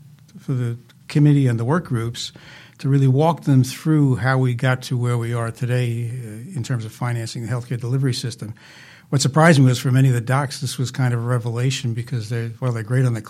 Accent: Jersey City, New Jersey, United States; born there; I was born in Jersey City, where the Margaret Haig Maternity Hospital was New Jersey's biggest baby factory.

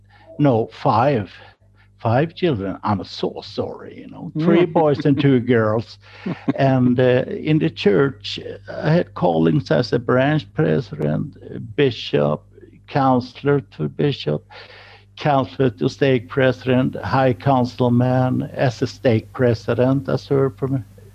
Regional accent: Gothenburg, Västra Götaland, Sweden; English is a second language; Yeah, I was born and raised in Gothenburg, Sweden. In Swedish, we would say Göteborg. And there I have three brothers and a very faithful father and mother.

